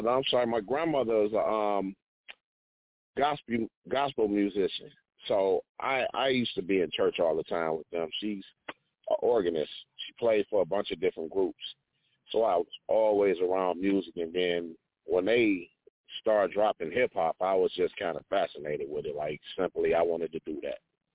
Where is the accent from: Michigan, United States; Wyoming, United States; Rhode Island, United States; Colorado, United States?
Michigan, United States; Detroit; I grew up in a good household.